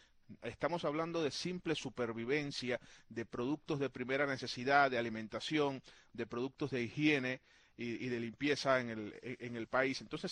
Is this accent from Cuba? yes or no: yes; Cuba; los que somos cubanos